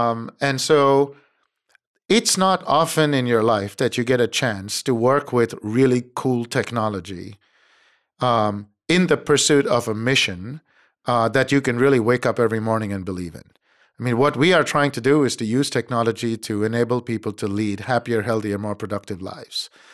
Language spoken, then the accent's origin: English; India; moved away as an adult; now in United States; So I was born and raised in India.